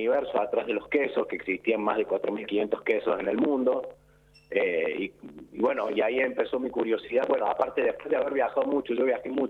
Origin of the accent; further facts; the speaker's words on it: Mendiolaza, Córdoba, Argentina; yo quiero volver a mi ciudad natal, que es Mendiolaza